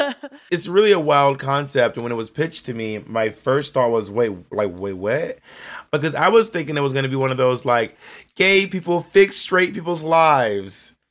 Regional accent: Columbus, Georgia, United States; also born or lived in Phenix City / LaGrange / Corinth; I'm from like a lot of small towns, but I grew up in Columbus, Georgia, and in Phenix City, Alabama, and LaGrange, Georgia, and Corinth, Mississippi.

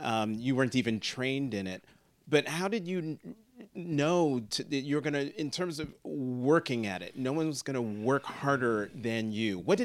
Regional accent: Hazlet, New Jersey, United States; also born or lived in Newark; But no, I was born in Newark, but we left Newark and moved to Hazlitt, New Jersey, Monmouth Co

